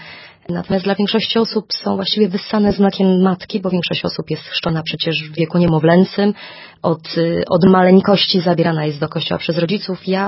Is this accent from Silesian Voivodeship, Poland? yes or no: yes; Silesian Voivodeship, Poland; Pochodzę ze Śląska, tam się wychowałam, w rodzinie ateistów.